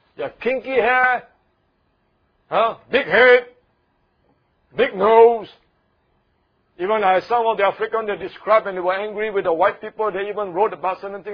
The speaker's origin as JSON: {"language": "English", "country": "Singapore", "said": "But you know, actually, we will say, I'm a Singaporean."}